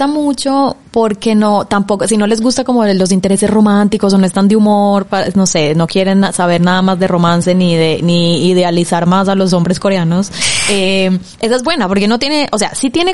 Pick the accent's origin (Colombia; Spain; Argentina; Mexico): Colombia; porque soy de Colombia